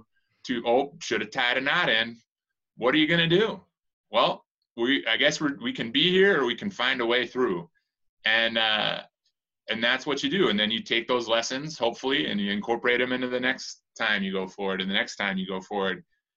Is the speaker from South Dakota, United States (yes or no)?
yes; South Dakota, United States; The last two after that will be Bosnia and then South Dakota, because I grew up in South Dakota